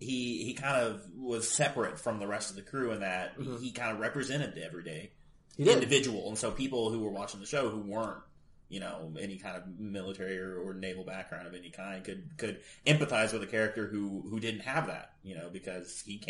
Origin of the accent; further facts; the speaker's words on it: Scotland, United Kingdom; You know, I'm a Scot.